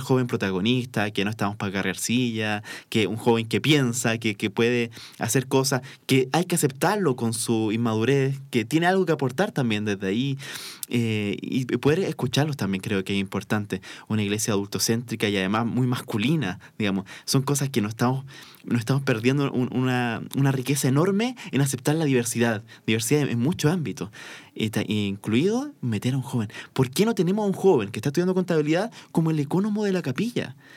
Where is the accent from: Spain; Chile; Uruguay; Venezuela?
Chile; Como sociedad chilena creo que tenemos esta desventaja con respecto a otros países de ser un poco más individualista.